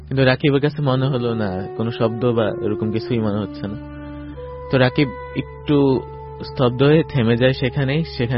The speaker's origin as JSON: {"language": "Bangla", "town": "Ramganj", "region": "Chittagong Division", "country": "Bangladesh", "said": "আমার বাড়ি হচ্ছে লক্ষ্মীপুর জেলার রামগঞ্জ উপজেলায়।"}